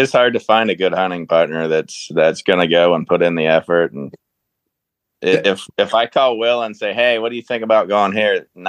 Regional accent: Ohio, United States; East Central Ohio. I'm about an hour and 10 minutes south of Will.

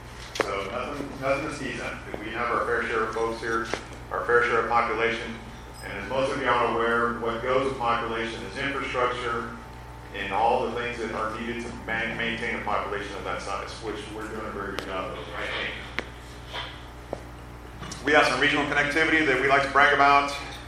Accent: Texas, United States; When I mention I'm from South Texas, they say, well, you're from San Antonio.

